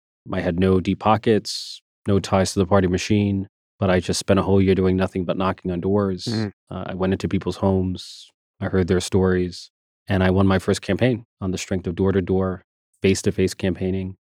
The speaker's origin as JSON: {"language": "English", "town": "Bronx", "region": "New York", "country": "United States", "tie": "born or raised there", "said": "I was born and raised in the Bronx, spent all of my childhood in poverty. I was raised by a single mother who had to raise three of us on minimum wage"}